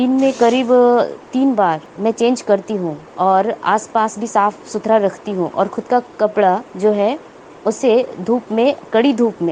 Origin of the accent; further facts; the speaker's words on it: Bhubaneswar, Odisha, India; मैं भुवनेश्वर कलिंग विहार की रहने वाली हूँ। मेरी उम्र 26 है।